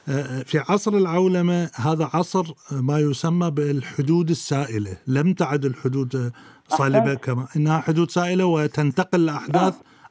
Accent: Iraq; انتمائي فقط لبلدي ووطني العراق

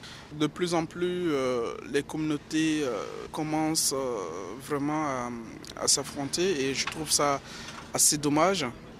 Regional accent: Mali; Moi, en tant que Malien lambda

